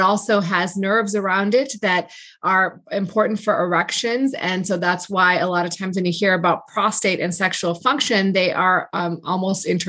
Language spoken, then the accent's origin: English; East Amherst, New York, United States; In Buffalo? East Amherst, Williamsville area.